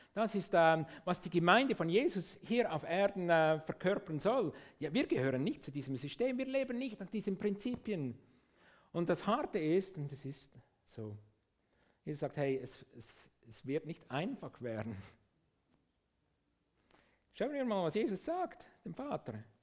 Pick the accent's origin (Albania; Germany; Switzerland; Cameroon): Switzerland; ich bin Schweizer, aber eigentlich meine primäre Identität ist, ich bin Himmelsbürger.